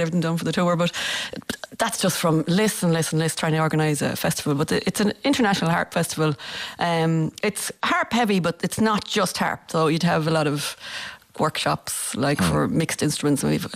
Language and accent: English; Munster, Ireland; we're both from Clare.